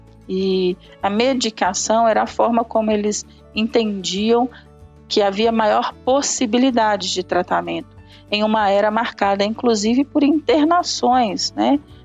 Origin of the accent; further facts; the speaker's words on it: Minas Gerais, Brazil; Como mineiro, eu tô sempre usando essas expressões.